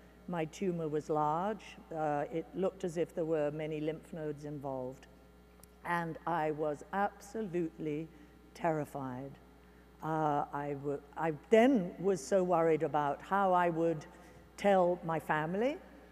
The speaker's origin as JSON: {"language": "English", "region": "England", "country": "United Kingdom", "said": "You know, I'm English, tea maybe, but not coffee."}